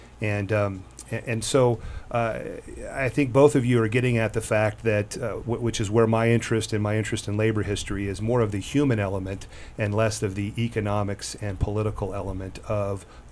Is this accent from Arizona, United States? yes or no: no; California, United States; And I grew up in Northern California, and of course the spotted owl was the big issue.